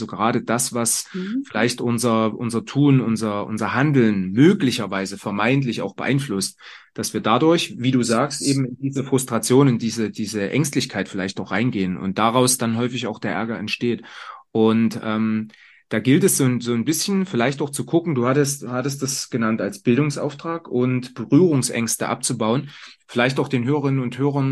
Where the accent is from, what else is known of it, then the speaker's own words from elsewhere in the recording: Saxony, Germany; ich komme aus dem Erzgebirge